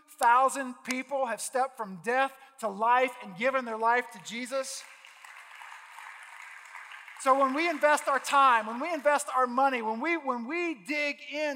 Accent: Louisville, Kentucky, United States; I'm from Louisville.

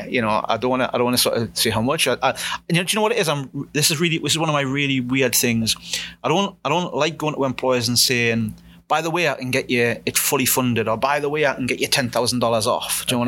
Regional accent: Newcastle, North East England, United Kingdom; Now, I'm from Newcastle.

